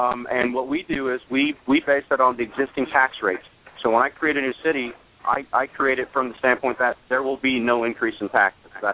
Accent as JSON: {"language": "English", "town": "South Bend", "region": "Indiana", "country": "United States", "tie": "born or raised there", "also_born_or_lived": "Dallas", "moved": "as an adult", "lives_now": "Florida, United States", "said": "Born and raised in South Bend, Indiana. 18, I moved down here to go to school, University of Miami."}